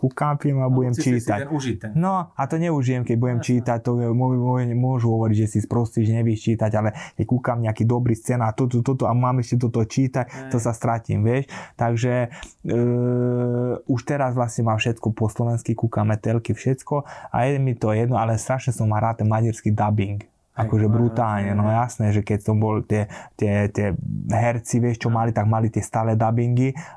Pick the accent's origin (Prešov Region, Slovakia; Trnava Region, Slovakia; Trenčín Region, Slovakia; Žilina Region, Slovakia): Trnava Region, Slovakia; Gabčíkovo; No Gabčíkov určite moje rodné mesto